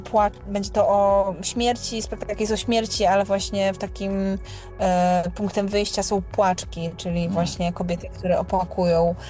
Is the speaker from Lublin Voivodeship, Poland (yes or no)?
no; Podlaskie Voivodeship, Poland; po prostu wychowałam się na Podlasiu i że nieustająco mnie ten region fascynuje, napełnia i wracam tam i tęsknię za nim